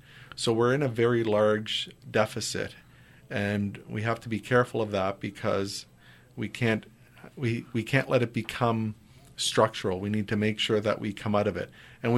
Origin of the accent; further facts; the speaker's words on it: Nova Scotia, Canada; born there; even though I was born in Nova Scotia.